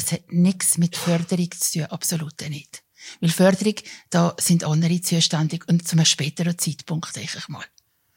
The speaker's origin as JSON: {"language": "German", "region": "Valais", "country": "Switzerland", "said": "ich bin aus dem Wallis."}